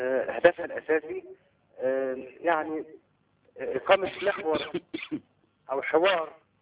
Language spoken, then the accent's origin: Arabic; Egypt; من مصر مصري.